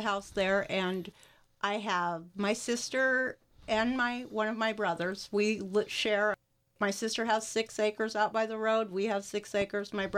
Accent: Port Townsend, Washington, United States; Yes, I was born and raised in Port Townsend, grew up out on Four Corners Road, and actually we still live out there on my grandparents' land.

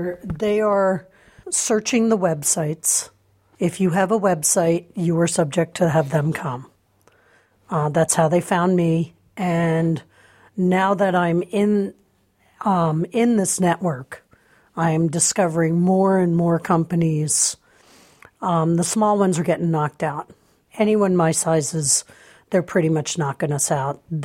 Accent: East Coast, United States; When I was a child, I grew up in the East Coast

